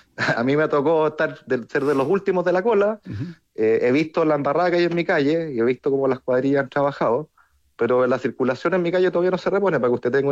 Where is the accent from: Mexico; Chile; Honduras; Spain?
Chile; creo que como chileno necesitamos